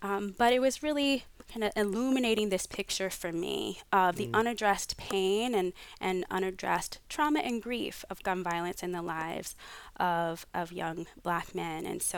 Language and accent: English; Pennsylvania, United States; I immediately began reflecting on growing up outside of Philadelphia in Pennsylvania and the people I lost as a result of gun violence